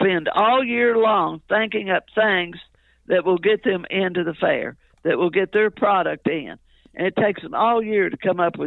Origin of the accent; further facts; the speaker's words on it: Texas, United States; I mean, you know, it's part of being a Texan and going to the fair.